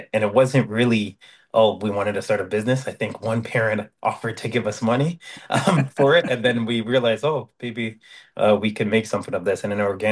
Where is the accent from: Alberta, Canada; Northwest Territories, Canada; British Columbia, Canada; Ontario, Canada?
Ontario, Canada; Ottawa; I was born and raised here in Ottawa, Canada.